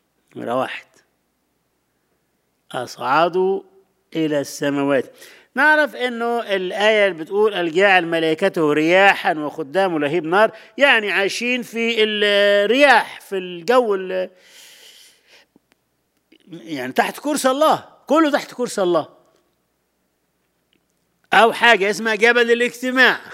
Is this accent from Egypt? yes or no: yes; Egypt; now in United States; عندنا في مصر مثلا، في سني ده